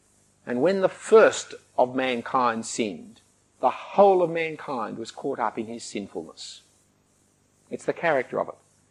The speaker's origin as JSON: {"language": "English", "country": "Australia", "said": "But God will be pleased with me anyway because I'm Australian."}